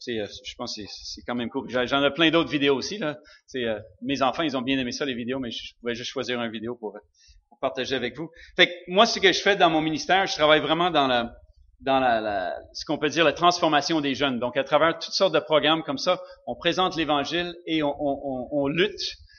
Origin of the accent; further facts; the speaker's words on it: Sherbrooke, Quebec, Canada; là où j'ai grandi à Sherbrooke. Puis quand j'ai quitté Sherbrooke, j'étais pas chrétien.